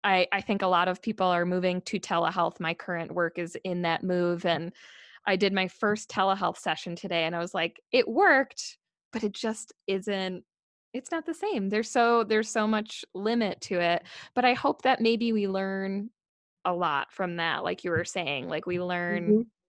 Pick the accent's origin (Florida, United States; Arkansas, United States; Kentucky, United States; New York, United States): New York, United States; now in Denver, United States; That would be very exciting because I'm in Denver. So so much easier to get to than New York. Yes, I'm originally from New York